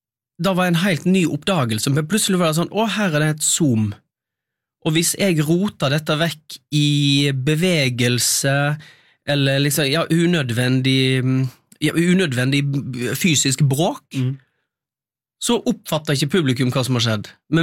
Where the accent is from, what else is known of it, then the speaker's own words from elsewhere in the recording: Øystese, Vestland, Norway; accent: Øystese dialect; de synger på min dialekt. For jeg har lest inn all teksten til koret, og til solisterne, og da har jo de lært seg. Så de synger på Øystese-dialekt.